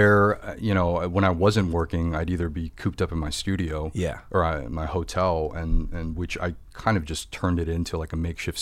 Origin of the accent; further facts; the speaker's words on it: Midwest, United States; I grew up in the Midwest, so I think like I always felt a little out of place growing up